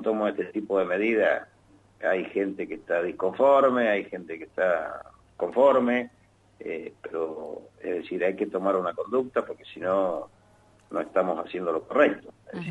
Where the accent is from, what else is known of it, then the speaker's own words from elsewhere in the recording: Mendoza, Argentina; Vamos a tener el problema nosotros como mendocinos